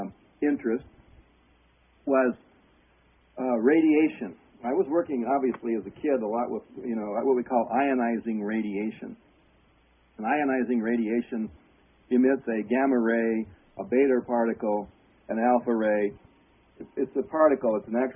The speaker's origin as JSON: {"language": "English", "town": "Ann Arbor", "region": "Michigan", "country": "United States", "tie": "born there", "said": "I was born in Ann Arbor at the University of Michigan Hospital."}